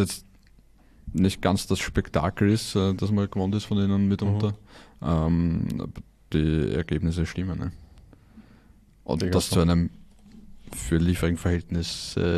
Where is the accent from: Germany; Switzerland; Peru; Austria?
Austria; Stripfing, Lower Austria; born there; Ich bin gebürtiger Striffinger.